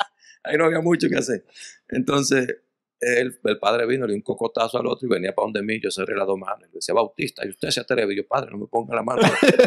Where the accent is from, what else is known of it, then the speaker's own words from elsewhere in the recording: Dominican Republic; Yo me crié en Don Bosco.